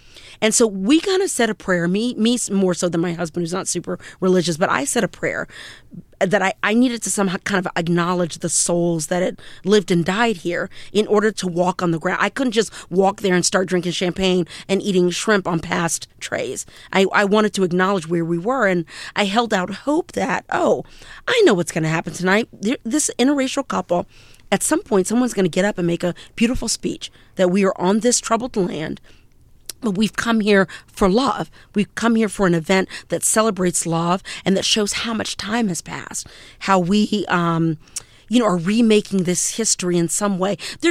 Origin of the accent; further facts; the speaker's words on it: the South, United States; but I'm from the South